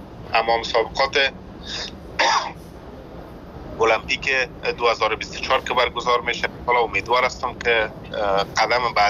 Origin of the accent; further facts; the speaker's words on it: Afghanistan; born there; ما درست است که در افغانستان زاده شدیم